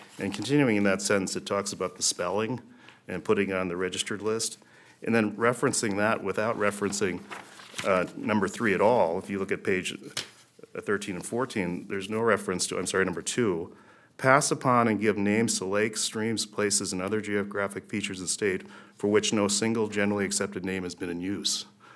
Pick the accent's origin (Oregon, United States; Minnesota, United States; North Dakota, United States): Minnesota, United States; Redwood Falls; I grew up in Redwood Falls